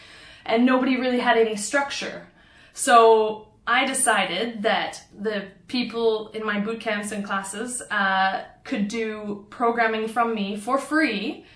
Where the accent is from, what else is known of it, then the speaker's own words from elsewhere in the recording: West Coast, Canada; also born or lived in Australia; now in China; I am from West Coast Canada.